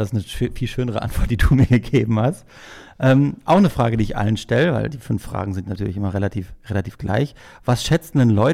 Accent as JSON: {"language": "German", "town": "Unna", "region": "North Rhine-Westphalia", "country": "Germany", "tie": "born or raised there", "said": "ist auch meine Heimatstadt Unna porträtiert worden. Liegt übrigens in Nordrhein-Westfalen für die, die es nicht kennen."}